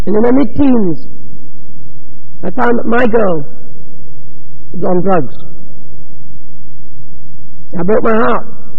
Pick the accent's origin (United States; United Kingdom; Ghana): United Kingdom; Belfast, Northern Ireland; I've noticed back in my hometown of Belfast, we are really not as good car drivers as you folk.